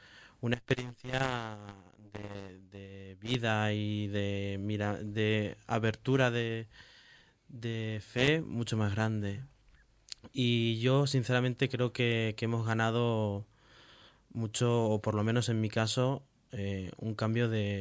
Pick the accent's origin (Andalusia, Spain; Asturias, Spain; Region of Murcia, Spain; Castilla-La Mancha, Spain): Castilla-La Mancha, Spain; La Roda; Yo soy de La Roda.